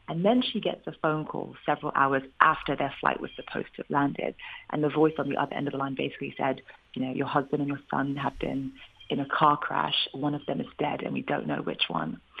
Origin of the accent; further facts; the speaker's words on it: England, United Kingdom; when you're a minority growing up in England in the late 80s, I mean, it can be quite difficult.